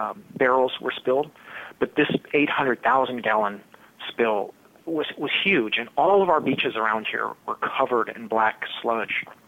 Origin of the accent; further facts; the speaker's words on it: California, United States; I was about four. I grew up here in the Bay Area, and back in the early 1970s, there were two oil tankers that collided under the Golden Gate Bridge